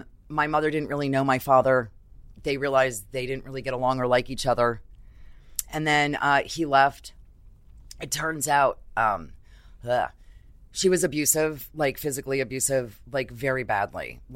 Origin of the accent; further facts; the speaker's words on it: Brooklyn, New York, United States; also born or lived in Maryland; but I grew up in Brooklyn. I was born in the army in Maryland and was very independent as a kid. Took the train into Manhattan all the time for various different things when I was younger.